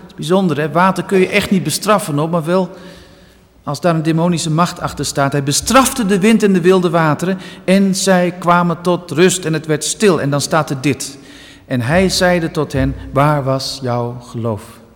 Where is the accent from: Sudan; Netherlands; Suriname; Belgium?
Netherlands; De Heurne, Gelderland; Ik ben opgegroeid in de Heurne, vlakbij Dinxperlo. De Heurne telt meer koeien dan mensen. Het is echt een prachtige plek om te wonen. Echt een boerengehucht, heel veel boerderijen.